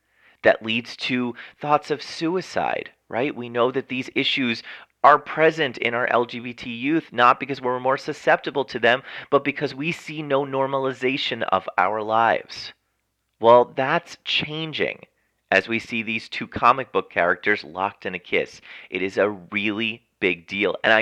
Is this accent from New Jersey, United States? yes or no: yes; Montvale, New Jersey, United States; As the little gay kid who was growing up in Montvale, New Jersey, as I was sitting in the corner of my room reading comic books